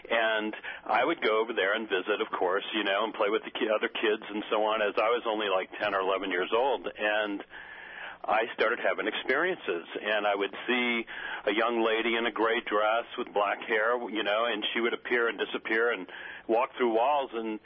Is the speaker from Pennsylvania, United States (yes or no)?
no; New Orleans, Louisiana, United States; Well, you know, Peter, ironically, I grew up in New Orleans originally.